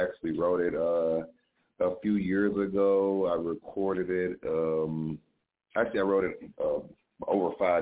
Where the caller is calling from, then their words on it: Detroit, Michigan, United States; I'm calling from Detroit, Michigan.